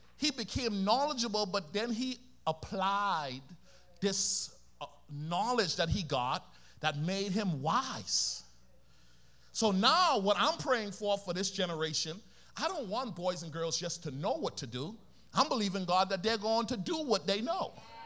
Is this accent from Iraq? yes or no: no; Bahamas; I'm from the Bahamas. Some of y'all can tell that little accent.